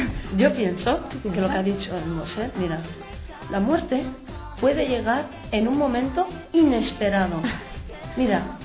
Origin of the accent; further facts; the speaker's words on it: Morocco; now in Spain; Tengo 14 años y soy de Marruecos.